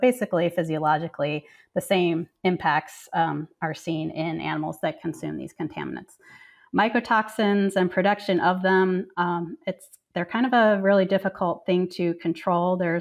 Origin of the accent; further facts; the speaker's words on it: Chicago, Illinois, United States; Well, I guess going far back, I grew up in Chicago. And so I was in kind of a city-like environment